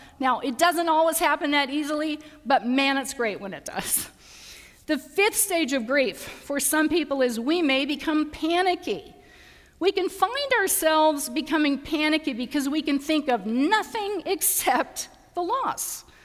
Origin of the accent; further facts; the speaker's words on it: Missouri, United States; I'm from Missouri, and it's hard to say ill. It's eel.